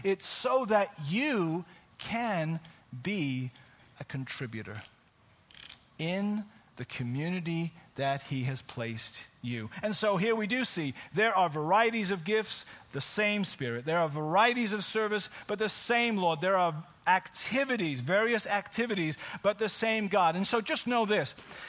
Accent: United Kingdom; I'm British

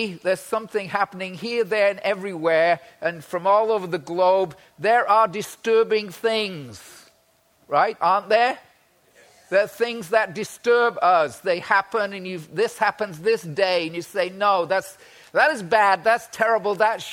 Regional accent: England, United Kingdom; I grew up in England in school. At that time, the 1960s

